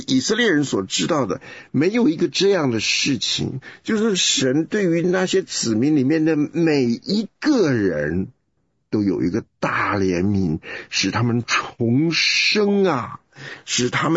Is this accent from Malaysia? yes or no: no; Taiwan; 哇，我还以为我们台湾人在疼媳妇儿